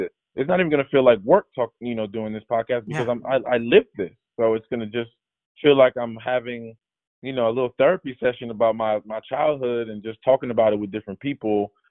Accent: Paterson, New Jersey, United States; it just reminded me of my hometown of Paterson, New Jersey, and being at Paterson Catholic

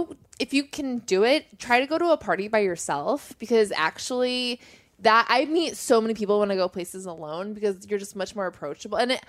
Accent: Camarillo, California, United States; In high school. Camarillo, California.

